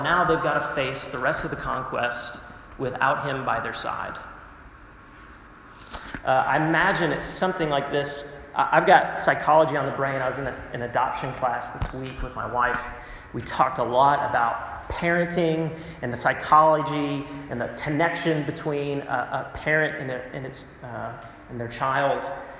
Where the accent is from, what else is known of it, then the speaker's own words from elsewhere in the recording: Texas, United States; so I am from Texas, southern part of the United States, and it is very hot in Texas.